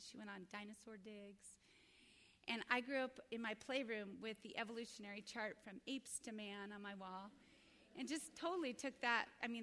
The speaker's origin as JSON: {"language": "English", "town": "Boise", "region": "Idaho", "country": "United States", "tie": "born or raised there", "said": "And in my high school years, a wonderful young couple moved to my hometown of Boise, Idaho."}